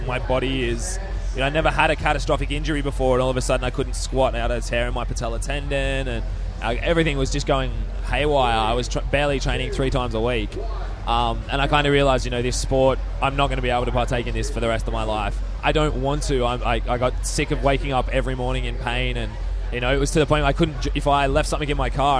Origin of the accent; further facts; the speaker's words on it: Sydney, New South Wales, Australia; I was actually only working on like a guide to Sydney, so my hometown.